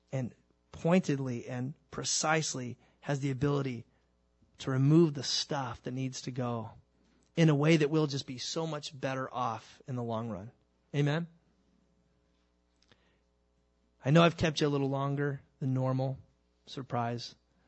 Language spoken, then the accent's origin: English; California, United States; I'm not a farmer. I grew up in Southern California.